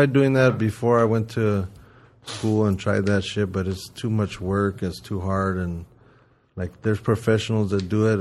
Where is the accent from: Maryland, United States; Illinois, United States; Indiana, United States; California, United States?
California, United States; Santa Monica; I was born in Santa Monica at St. John's, and I grew up around the west side for pretty much all my youth. And then I moved to Hollywood when I was about 18